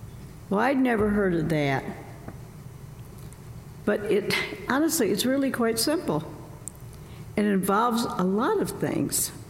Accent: Illinois, United States; When I was growing up in Southern Illinois, you knew this was coming, we didn't know about Lent.

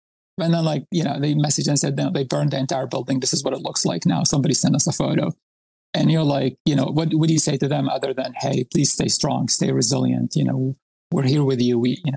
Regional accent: Khan Yunis, Gaza Strip, Palestine; English is a second language; But for me, I grew up in the South, right? So I grew up in Khan Yunis.

